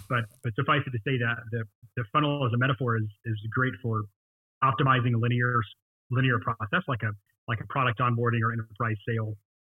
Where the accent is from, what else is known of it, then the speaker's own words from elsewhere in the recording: Memphis, Tennessee, United States; moved away as an adult; also born or lived in San Francisco; So I moved from Memphis, Tennessee, where I grew up, moved to San Francisco to join Keen